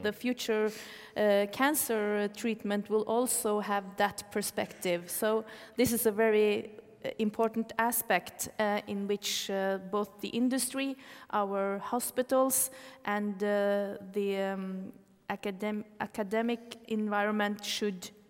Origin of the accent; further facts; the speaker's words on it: Trøndelag, Norway; English is a second language; I come from Trøndelag